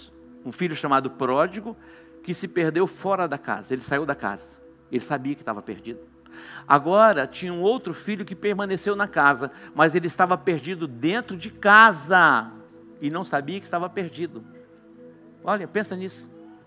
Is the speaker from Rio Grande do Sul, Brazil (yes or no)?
no; Dourados, Mato Grosso do Sul, Brazil; Eu nasci em Douradina, mas isso aconteceu em Dourados.